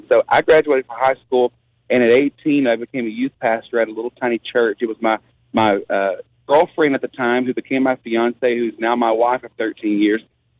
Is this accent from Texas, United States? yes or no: yes; Buna, Texas, United States; I was born and raised in Buna, Texas. We're not a city. We are an unincorporated little tiny township in Southeast Texas.